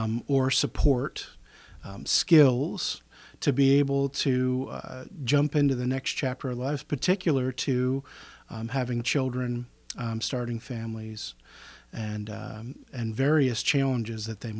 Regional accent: Elmira, New York, United States; I was raised in Elmira, New York. It's a couple hours north of us here in the southern tier of upstate New York.

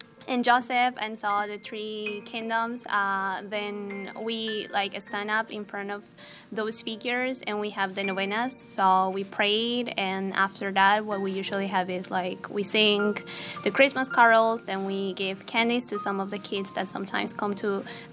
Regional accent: Colombia; now in United States; I'm from Colombia. Came to SU to be a teaching assistant. Typical Christmas for me, I grew up as a Catholic.

